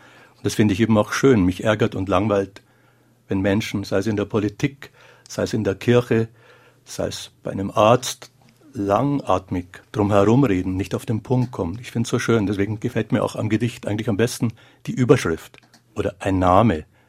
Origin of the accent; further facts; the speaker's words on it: Markt Schwaben, Bavaria, Germany; in meiner Heimatgemeinde Marktschwaben.